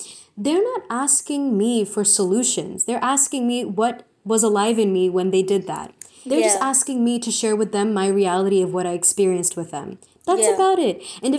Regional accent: India; we're two Indian post grads. We're 22 and there's so much that we have to learn

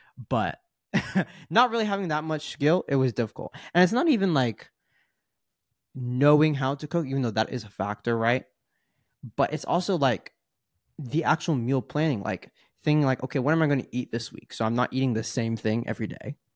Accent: New York, United States; born there; Even though I was born in New York, like that was really my first proper time being there

